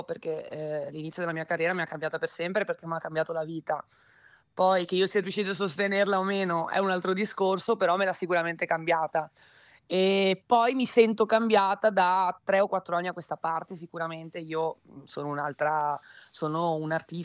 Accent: Veneto, Italy; Purtroppo sono una veneta di...

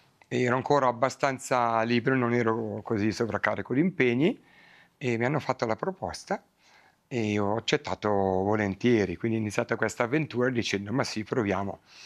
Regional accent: Piedmont, Italy; moved away as an adult; Io arrivo dall'Italia … suonavo l'organo nella corale che ha fondato mio papà nel mio paese, in provincia di Novara.

